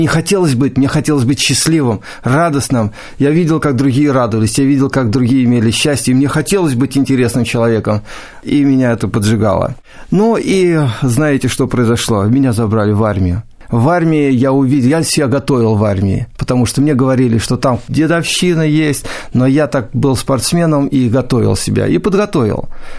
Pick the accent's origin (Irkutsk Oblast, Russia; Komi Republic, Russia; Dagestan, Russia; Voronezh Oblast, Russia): Voronezh Oblast, Russia; born there; Я родился в Воронеже, в деревне.